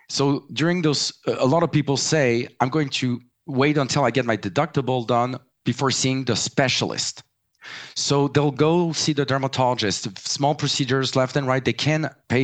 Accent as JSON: {"language": "English", "country": "United States", "tie": "born there", "said": "So I was born in the US, but my family's French, so forgive me for my accent."}